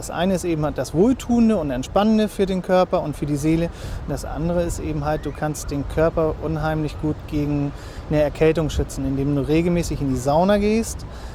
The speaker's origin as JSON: {"language": "German", "town": "Lübeck", "region": "Schleswig-Holstein", "country": "Germany", "tie": "born there", "lives_now": "Fehmarn, Germany", "said": "das Wasser und die Ostsee hat mich von meinem ersten Tag quasi an begleitet, da ich gebürtiger Lübecker bin. Und jetzt bin ich eben halt quasi angekommen, wo ich hin wollte, ans Meer."}